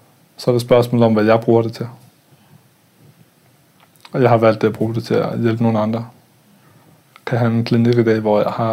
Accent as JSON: {"language": "Danish", "region": "Jutland", "country": "Denmark", "tie": "born or raised there", "also_born_or_lived": "Copenhagen", "said": "Det var også en kultur, jeg voksede op i Jylland."}